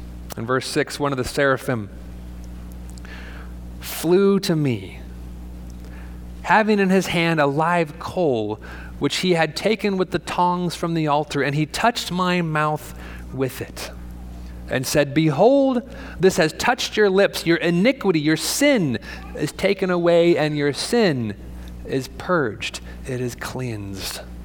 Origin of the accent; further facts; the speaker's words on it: Washington, United States; I grew up on the Seattle side, on the west side, where there's more shaking happening over by the fault line over there.